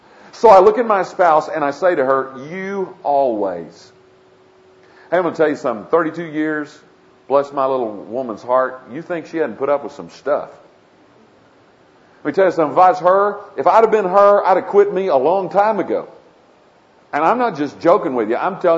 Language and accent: English; Skiatook, Oklahoma, United States; when I was growing up in Skytook, we used this word, cussing.